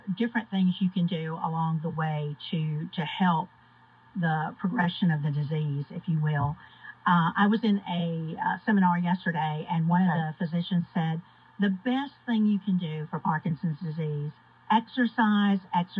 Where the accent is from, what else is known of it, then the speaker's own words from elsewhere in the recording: Graceville, Alabama, United States; I actually am from Alabama. I grew up in Graceville, Alabama